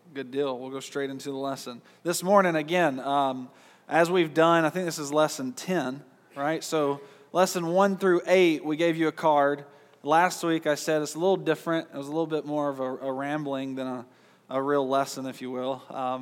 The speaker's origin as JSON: {"language": "English", "region": "Georgia", "country": "United States", "said": "I am from Georgia, but I'm not teaching secessionism."}